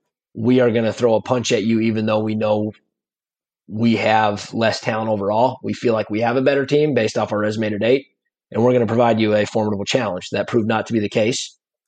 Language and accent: English; South Dakota, United States; I grew up in South Dakota, so I grew up going to see games at Coffin Alumni, saw a couple of the NDSU battles there in high school.